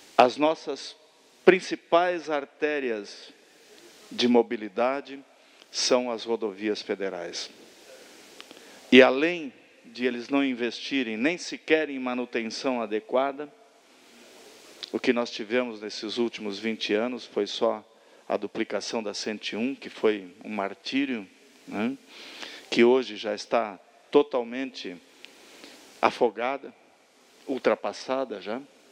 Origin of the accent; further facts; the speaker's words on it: Santa Catarina, Brazil; Nós que somos do Vale do Itajaí, do Alto Vale, sabemos o quanto isso é importante.